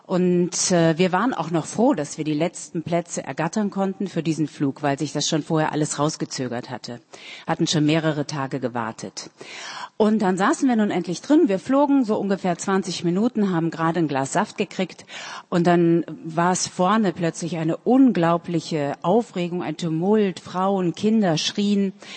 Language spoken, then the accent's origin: German; Germany; Und ich war ja Deutsche, ich verstand also ihre Sprache gut.